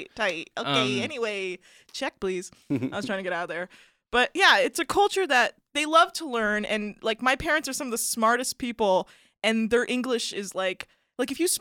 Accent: United States; I'm first generation. I was born and raised in America, luckily.

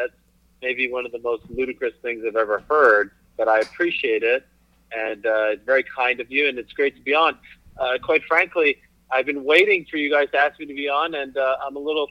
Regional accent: Montreal, Quebec, Canada; growing up in Montreal, you have to be an NHL fan.

